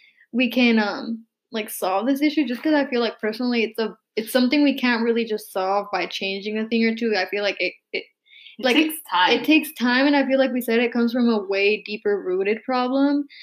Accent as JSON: {"language": "English", "town": "Stockton", "region": "California", "country": "United States", "tie": "born or raised there", "said": "I grew up in Stockton."}